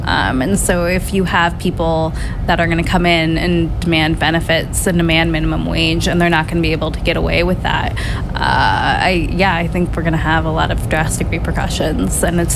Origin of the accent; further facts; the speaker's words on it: Washington, United States; I am from Washington State.